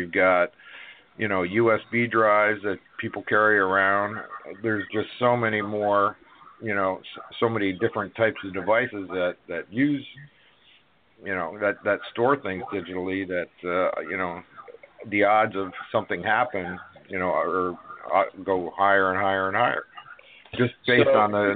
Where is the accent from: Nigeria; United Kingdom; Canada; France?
Canada; now in United States; I left Canada. I'm originally from Canada, so I left Canada and came down here to the U.S.